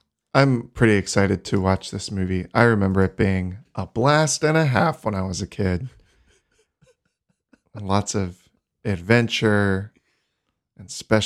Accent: United States; but I'm from America, so I'm gonna call it Machete.

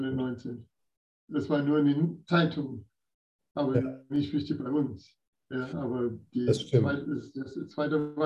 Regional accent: San Diego, California, United States; Ich bin in Kalifornien aufgewachsen. Kenn ich.

